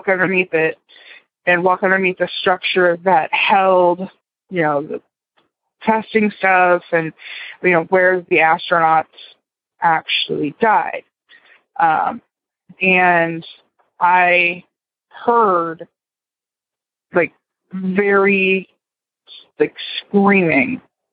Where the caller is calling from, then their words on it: Florida, United States; I'm calling from Brevard County, Florida.